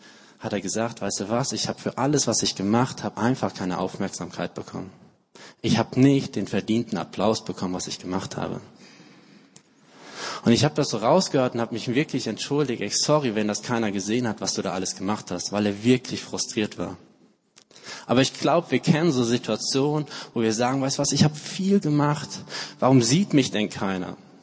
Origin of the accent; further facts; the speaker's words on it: Munich, Bavaria, Germany; Ich komme aus München, ich darf darüber erzählen.